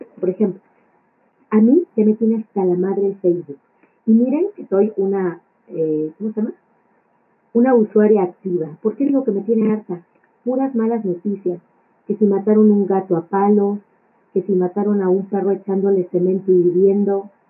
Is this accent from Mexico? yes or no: yes; Mexico City, Mexico; Yo soy de la Ciudad de México